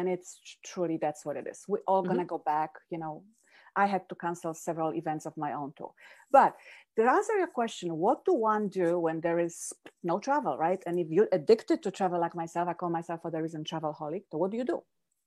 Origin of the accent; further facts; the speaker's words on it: Poland; English is a second language; now in United States; I live on east coast of the United States, but as you hear from this accent, I wasn't born here. I am originally from Poland.